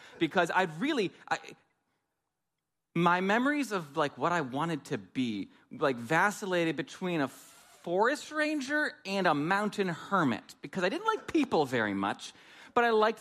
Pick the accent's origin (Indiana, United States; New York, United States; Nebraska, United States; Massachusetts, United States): New York, United States; I'm not from around here. My wife, Quina, is. I grew up in Western New York State, Cattaraugus County, about an hour south of Buffalo, down in the sticks.